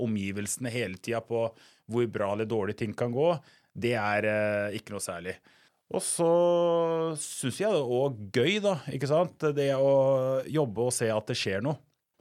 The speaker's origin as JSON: {"language": "Norwegian", "town": "Toten", "region": "Innlandet", "country": "Norway", "tie": "born or raised there", "said": "vi flyttet til Toten, og det er der jeg vokste opp da."}